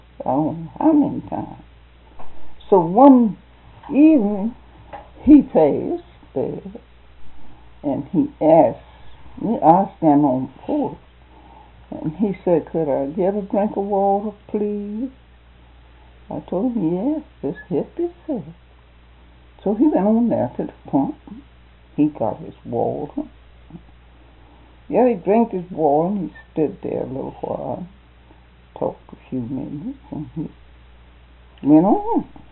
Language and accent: English; Grays, Georgia, United States; But when I grew up, I was brought up in Jones County at Grays, Georgia. That was the county seat of Jones, Grays.